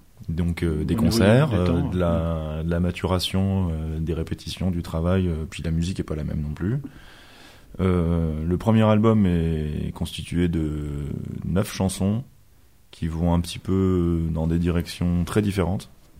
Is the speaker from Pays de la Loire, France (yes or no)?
no; Lyon, Auvergne-Rhône-Alpes, France; Oui, voilà, on est de Lyon.